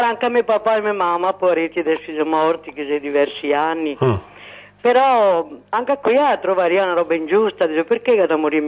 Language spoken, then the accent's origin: Italian; Venice, Veneto, Italy; now in Mogliano, Italy; sono veneziana, anche mi abito a Mogliano, ma sono veneziana.